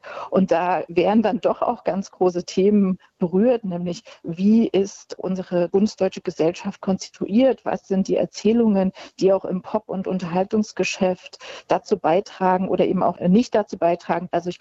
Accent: East Germany, Germany; dass wir uns damit nicht nur als Ostdeutsche und Ostdeutschland, sondern gesamtgesellschaftlich auch zusammen im Austausch mit Westdeutschland

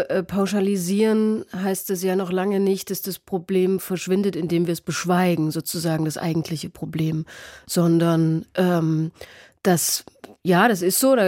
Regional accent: Leipzig, Saxony, Germany; ich komme aus Leipzig, ich habe keine Migrationsgeschichte

